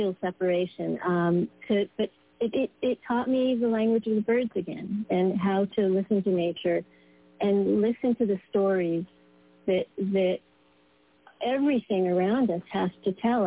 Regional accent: Colorado, United States; I was born in Colorado and I grew up in the mountains, so I was able to have that immediate access to wild, raw nature.

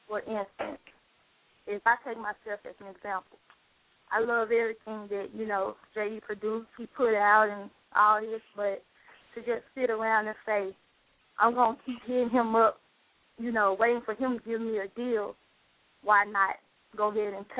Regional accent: Memphis, Tennessee, United States; I'm from Memphis, so, I mean, it's so many talented people in Atlanta

